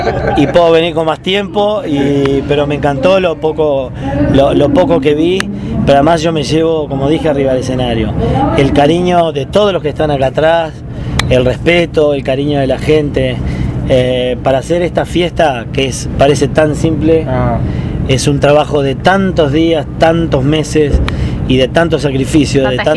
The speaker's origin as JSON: {"language": "Spanish", "region": "San José", "country": "Uruguay", "tie": "born or raised there", "said": "Yo vengo de un pueblo de Uruguay que se llama San José"}